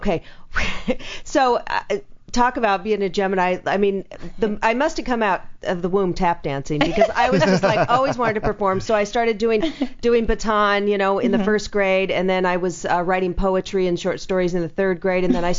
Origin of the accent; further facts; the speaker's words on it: Seattle, Washington, United States; I grew up in the Pacific Northwest in Seattle